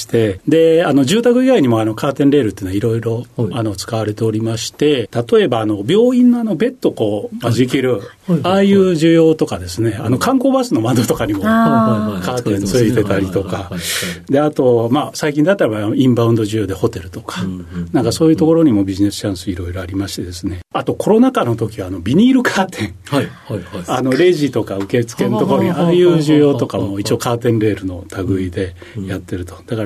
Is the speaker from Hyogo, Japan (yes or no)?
yes; Sumoto, Hyogo, Japan; 兵庫県の洲本市っていうところでして、淡路島です。